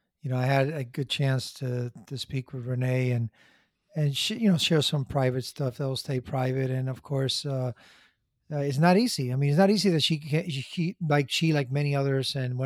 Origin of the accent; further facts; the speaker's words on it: Miami, Florida, United States; We grew up together in Miami, and it's just awesome.